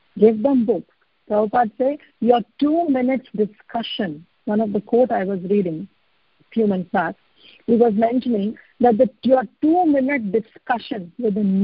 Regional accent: North India, India; We are from North India, worshipping everybody.

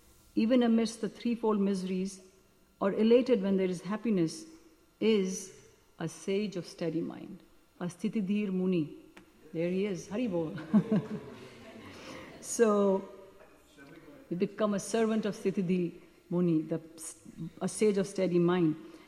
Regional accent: India; And I do remember when growing up in India that we would sleep on the terrace of our house

